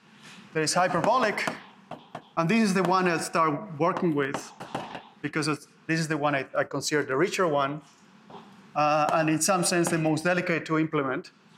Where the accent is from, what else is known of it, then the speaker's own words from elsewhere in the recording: Argentina; English is a second language; I come from Argentina.